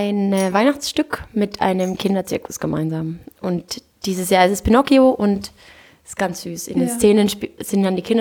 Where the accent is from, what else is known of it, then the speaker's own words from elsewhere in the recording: Austria; also born or lived in New York, United States; Ich bin ja aus Österreich.